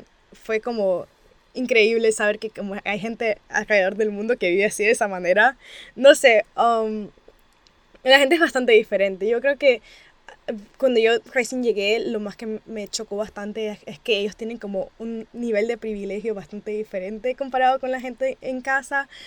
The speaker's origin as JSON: {"language": "Spanish", "town": "Hialeah", "region": "Florida", "country": "United States", "tie": "born or raised there", "said": "Ellos se mudaron para Hialeah, Florida, que es como un pueblo chiquito, como que es parte de Miami, pero casi no parte de Miami."}